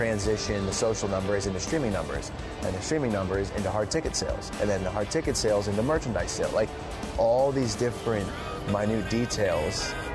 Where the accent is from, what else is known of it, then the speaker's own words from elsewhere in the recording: Hershey, Pennsylvania, United States; But I go back to my hometown at the end of my fall tour coming up in Hershey for the Giant Center